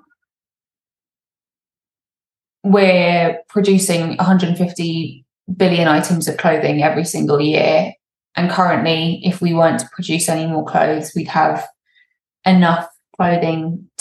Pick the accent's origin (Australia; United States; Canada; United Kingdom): United Kingdom; England; accent: English; I don't speak Swedish, but that's how it's pronounced phonetically with my English accent.